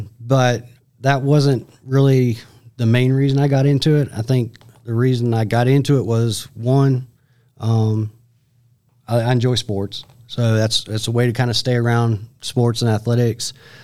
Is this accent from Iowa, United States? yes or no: yes; Iowa, United States; moved away as an adult; also born or lived in Nebraska; now in Hartsville, United States; So I grew up in Iowa, Southwest Iowa. I went to college in Nebraska, and then I moved here in 1997. Been in Hartsville since then.